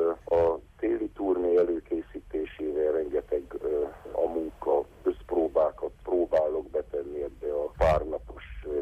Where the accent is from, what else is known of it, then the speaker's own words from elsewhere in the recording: Transylvania, Romania; Nagy dolog az, hogy erdélyi, romániai magyarként tudjuk Magyarországon is képviselni az ügyünket.